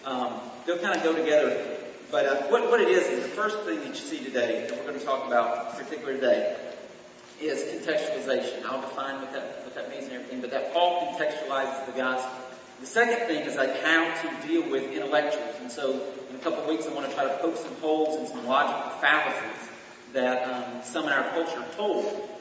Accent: Georgia, United States; she's from Colorado, I'm from Georgia, so we didn't know each other at all until we got to college.

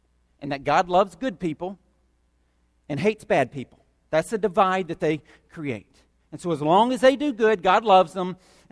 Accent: the South, United States; I grew up in the South, and we're all Christians down here.

